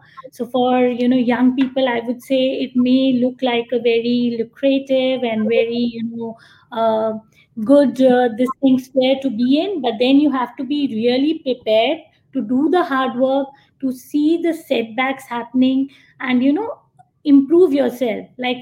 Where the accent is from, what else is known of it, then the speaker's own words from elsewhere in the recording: India; because India is my home country and I knew people there, so I got my books published there.